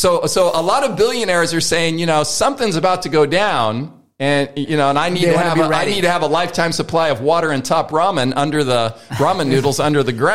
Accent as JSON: {"language": "English", "country": "United States", "lives_now": "Australia", "said": "I don't know what's going on here in Australia because I'm an American citizen"}